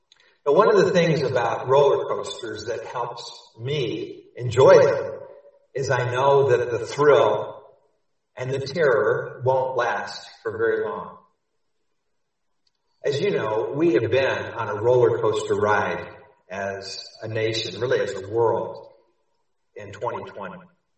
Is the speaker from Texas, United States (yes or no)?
yes; Dallas, Texas, United States; When I was growing up in Dallas, we had the State Fair of Texas had this huge roller coaster.